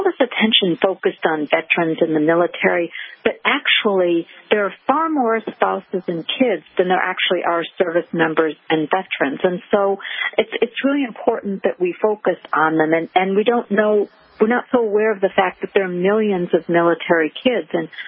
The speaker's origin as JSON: {"language": "English", "region": "Michigan", "country": "United States", "tie": "born or raised there", "also_born_or_lived": "Illinois / Massachusetts / Connecticut", "said": "and I moved a lot as a kid. So I grew up in Michigan and Illinois and Massachusetts and Connecticut."}